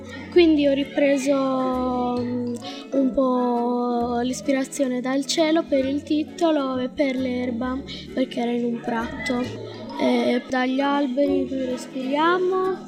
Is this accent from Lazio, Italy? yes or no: yes; Fondi, Lazio, Italy; sono di Fondi